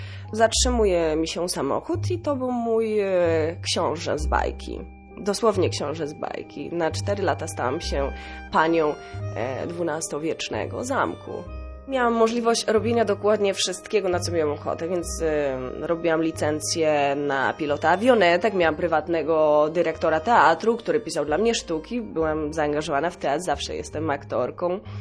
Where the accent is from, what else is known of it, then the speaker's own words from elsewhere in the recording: Podlaskie Voivodeship, Poland; born there; Urodziłam się na Podlasiu